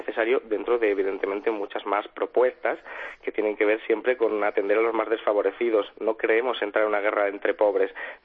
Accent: Málaga, Andalusia, Spain; Yo soy de Málaga

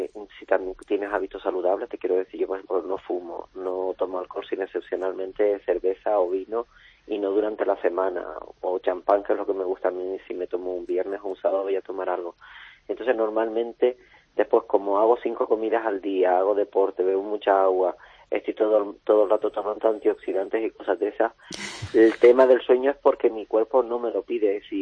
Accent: Canary Islands, Spain; moved away as an adult; now in Madrid, Spain; Yo soy ya de Madrid. Soy, vamos a ver, soy canaria porque nací en Canarias, pero ya soy mitad y mitad, soy medio canaria, medio madrileña, porque... Me vine para acá con 19 años y tengo 56 ahora mismo

